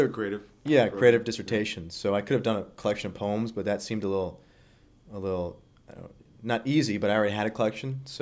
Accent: Chicago, Illinois, United States; now in Mount Pleasant, United States; Chicago originally, a bunch of years ago. So just got to Michigan 2004.

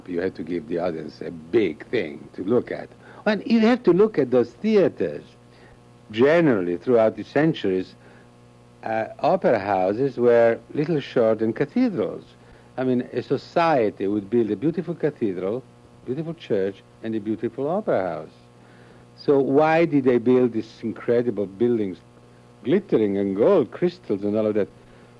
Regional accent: Florence, Tuscany, Italy; I was born in Florence, studied there, brought up there, educated there, always in contact with the fantastic landscape we have in Florence.

